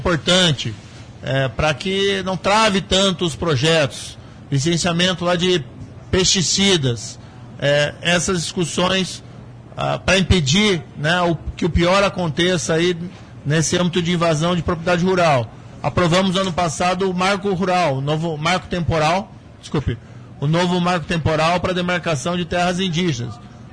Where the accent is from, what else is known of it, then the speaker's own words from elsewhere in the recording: Maringá, Paraná, Brazil; born there; prestigiar a abertura dessa importante feira da minha querida cidade de Maringá, onde eu nasci